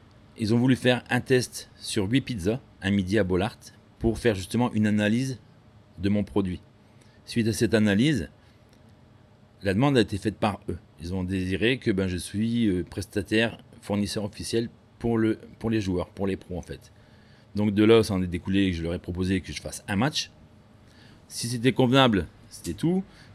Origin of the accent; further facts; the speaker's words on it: Liévin, Hauts-de-France, France; nous sommes nés en France. Donc moi, en Italie, j'y retourne voir ma famille, mais je suis natif de Liévin, en fait.